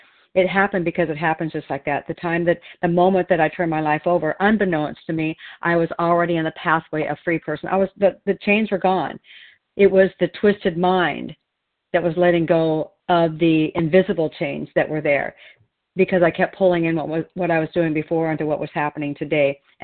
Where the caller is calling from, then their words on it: Oregon, United States; I'm a recovered compulsive overeater, and I'm calling from Oregon this morning.